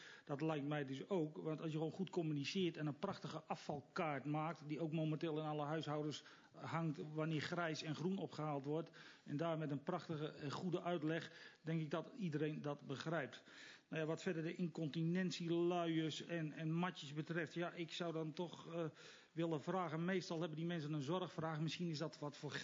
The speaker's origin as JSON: {"language": "Dutch", "region": "Utrecht", "country": "Netherlands", "said": "nou ik kom uit Utrecht zelf"}